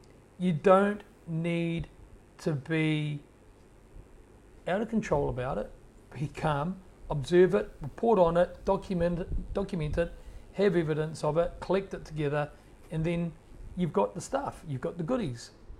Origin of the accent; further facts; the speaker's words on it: Auckland, New Zealand; Because I grew up in Auckland for most of my life and I don't ever remember seeing clouds like that.